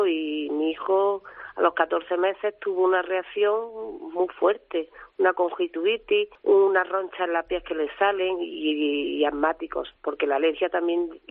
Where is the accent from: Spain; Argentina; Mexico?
Spain; Jaén, Andalusia; yo soy de Jaén.